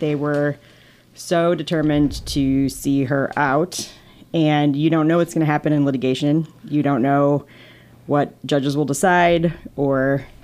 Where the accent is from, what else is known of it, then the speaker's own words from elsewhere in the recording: Mount Pleasant, Michigan, United States; I grew up in Mount Pleasant, so no way I was going to CMU, even though it's a lovely place.